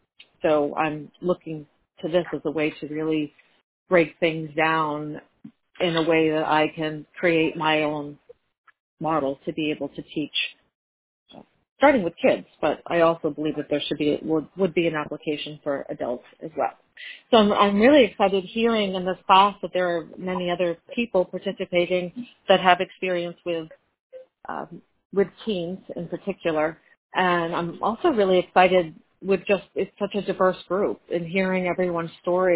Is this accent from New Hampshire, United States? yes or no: yes; Fremont, New Hampshire, United States; I'm from Fremont, New Hampshire